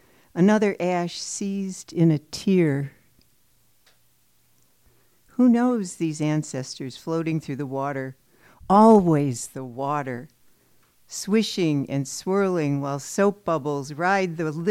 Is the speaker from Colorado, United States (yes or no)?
no; Chicago, Illinois, United States; also born or lived in Evanston; I grew up in Chicago, lived in Evanston forever. We sold the house in Evanston.